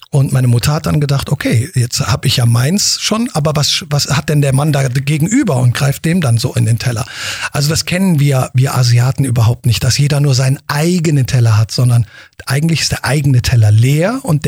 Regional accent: South Korea; Ja, man darf als Koreaner nachts keinen Ventilator laufen lassen, weil man dann irgendwie das Gefühl hat, man stirbt.

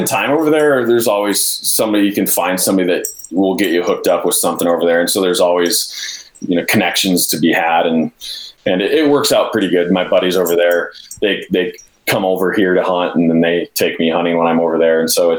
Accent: Montana, United States; And so I grew up bear hunting in Montana, you know, in the Gallatin, south of Bozeman there, Paradise Valley and that stuff.

